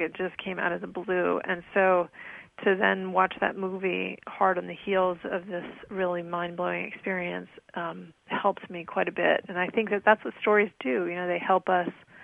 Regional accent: Rhode Island, United States; Well, I grew up in Rhode Island and was pretty intuitive from an early age.

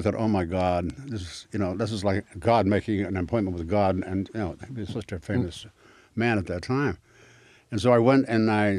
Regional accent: Miami, Florida, United States; And I was raised in Miami, Florida.

